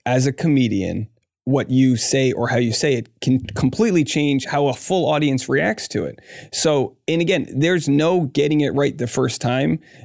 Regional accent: Rhode Island, United States; I grew up in Rhode Island. My education was clearly not that good.

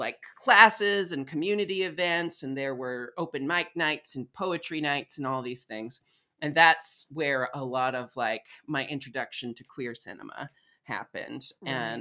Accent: Portland, Oregon, United States; I was raised in Portland, Oregon.

